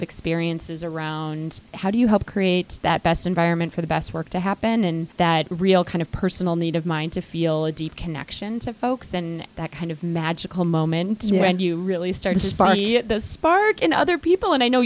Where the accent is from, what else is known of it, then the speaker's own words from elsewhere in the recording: Minnesota, United States; also born or lived in Ohio; I use she, her, hers pronouns. I'm originally from Minnesota. I was actually born on the Iron Range up north